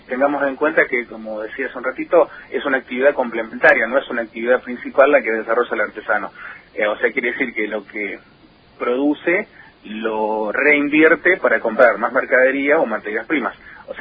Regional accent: Rojas, Buenos Aires Province, Argentina; Porque somos del partido de Rojas.

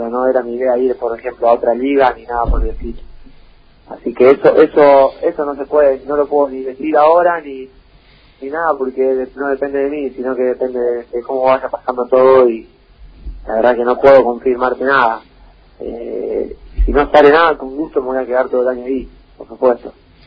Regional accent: Granadero Baigorria, Santa Fe, Argentina; Yo soy de Granero Baigorria, aquí en una ciudad al lado, depende de Rosario, en realidad. Pero todos, viste, cuando vamos fuera decimos que somos de Rosario, que es el lugar conocido.

